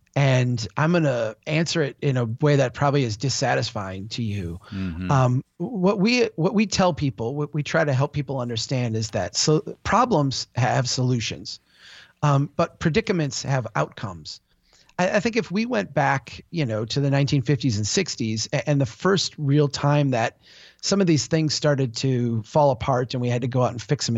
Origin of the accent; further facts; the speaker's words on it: Minnesota, United States; I'm an engineer, and I did engineering work for years here in central Minnesota, in my hometown.